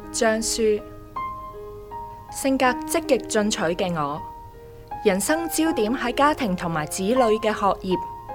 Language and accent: Chinese; China; 我在国内出生和成长，自细接受无神论和进化论教育